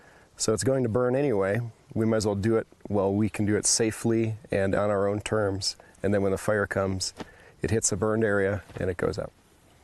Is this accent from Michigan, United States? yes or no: yes; Michigan, United States; I grew up in Michigan, where there's not as many fires as they have out west.